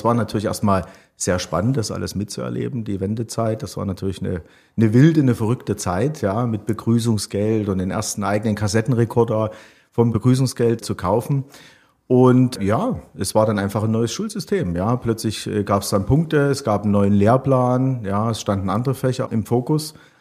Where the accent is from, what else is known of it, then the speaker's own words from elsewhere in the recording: Leipzig, Saxony, Germany; 77 geboren in Leipzig, im Herzen von Leipzig.